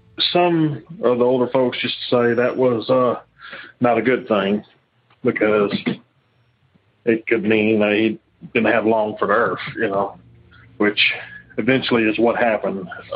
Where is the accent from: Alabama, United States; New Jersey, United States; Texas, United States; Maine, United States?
Alabama, United States; I'm from Alabama.